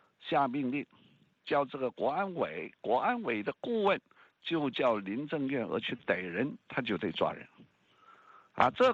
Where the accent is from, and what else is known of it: Hong Kong